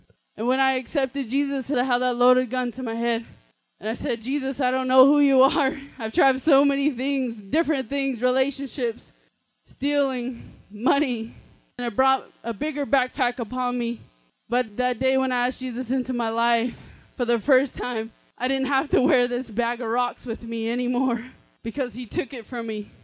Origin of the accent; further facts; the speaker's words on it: Arizona, United States; I'm full Navajo and I'm from Arizona. And I grew up in a single parent home